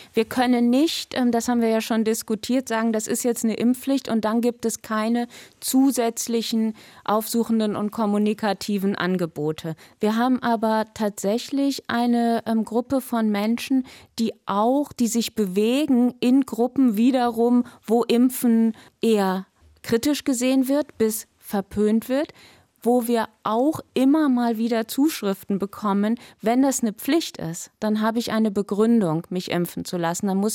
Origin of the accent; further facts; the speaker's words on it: Bremen, Germany; Also ich komme ja aus Bremen und vertrete Bremen im Deutschen Bundestag